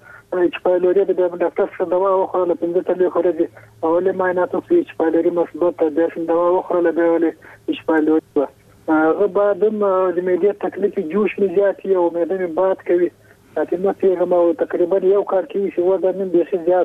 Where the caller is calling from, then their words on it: Paktika, Afghanistan; پکتیکا ولا جرحید ول سوالی څه خبره کوم